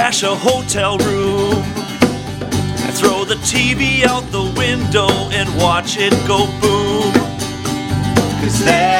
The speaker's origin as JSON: {"language": "English", "town": "Milwaukee", "region": "Wisconsin", "country": "United States", "said": "But we love Wisconsin. I'm originally from Milwaukee."}